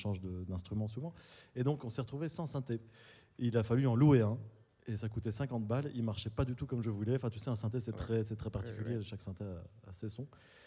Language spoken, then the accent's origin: French; Belgium; parce qu'en tant que Belge, c'est un gros festival qui a toujours l'étiquette alternative